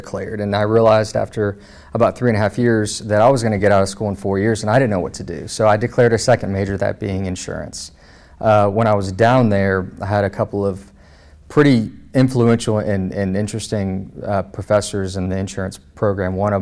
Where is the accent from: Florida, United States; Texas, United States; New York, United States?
Texas, United States; Arlington; I wasn't from Dallas. I was from Arlington, which doesn't seem like that big of a gap. But when we grew up, Dallas was forever away.